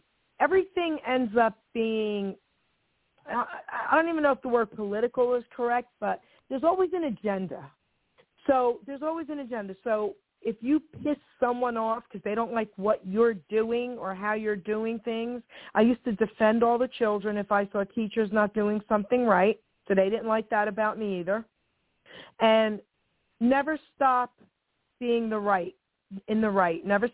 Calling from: New Jersey, United States; I'm calling from New Jersey.

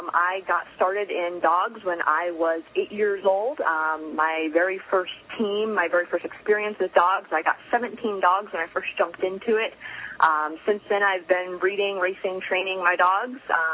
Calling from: Talkeetna, Alaska, United States; We are up by Talkeetna, Alaska.

